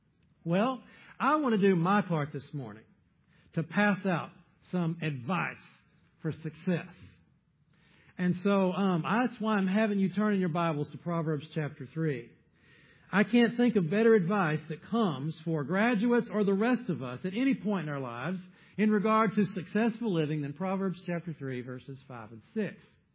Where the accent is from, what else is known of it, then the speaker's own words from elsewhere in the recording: South Carolina, United States; now in Wisconsin, United States; as a teenager growing up in South Carolina, could I have imagined that the pathway that God had for me would involve a time that would lead me north to this state of Wisconsin?